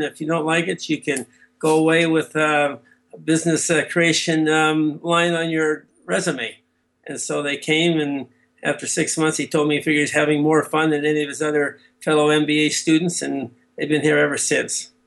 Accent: Big Sandy, Montana, United States; Well, I was raised here in Big Sandy on the 2,400 acre wheat and cattle ranch that my grandfather started in 1920.

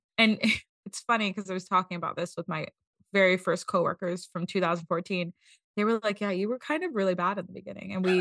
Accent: Bronx, New York, United States; now in Washington, United States; So I moved from the Bronx to DC to pursue a career in nursing

